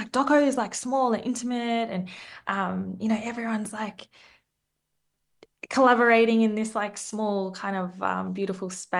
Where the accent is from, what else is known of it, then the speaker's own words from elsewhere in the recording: Broome, Western Australia, Australia; I'm a proud Yawuru, Badi and Gidja woman. So I come from Broome, which is where I'm calling in from at the moment, which is my ancestral country here, Rubibi, in Western Australia. But I spent a bit of time in on Wurundjeri Woiwurrung country.